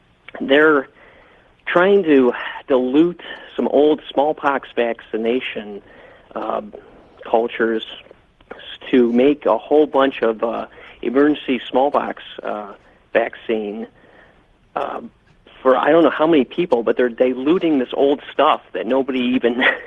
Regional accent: Cleveland, Ohio, United States; I'm from the Cleveland, Ohio area.

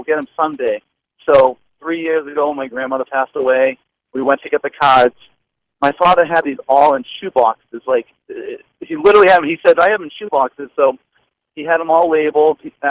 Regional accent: Boston, Massachusetts, United States; I mean, we're from Boston, so Boston, Yankees.

